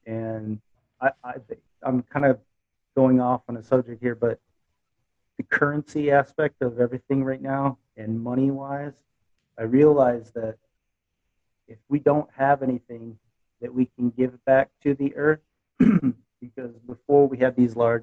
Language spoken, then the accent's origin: English; Texas, United States; I grew up, I was raised in West Texas, played a lot of West Texas football, Friday Night Lights.